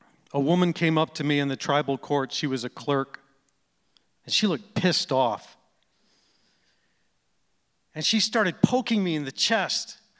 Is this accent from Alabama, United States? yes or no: yes; Alabama, United States; I was raised in Alabama, and we, all right, that's a surprise. We really had no Indians around in Alabama, but I was fascinated with them.